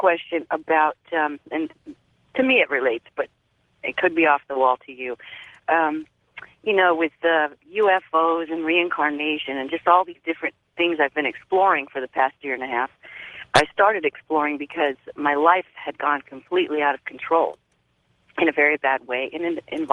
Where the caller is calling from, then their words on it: California, United States; Hi. Hi. I'm calling from Northern California.